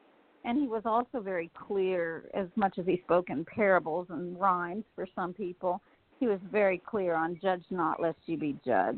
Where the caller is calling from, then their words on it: Kansas, United States; from Kansas.